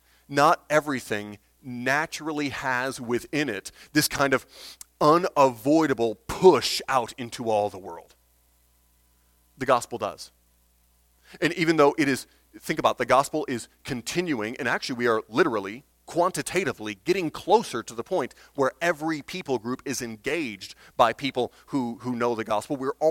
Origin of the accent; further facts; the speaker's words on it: Michigan, United States; So as a boy, I grew up in Michigan. My aunt and uncle lived in Detroit area.